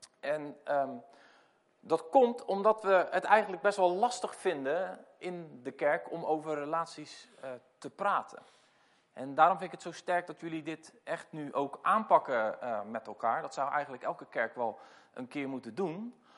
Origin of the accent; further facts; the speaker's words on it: Randstad, Netherlands; Ik kom uit de Randstad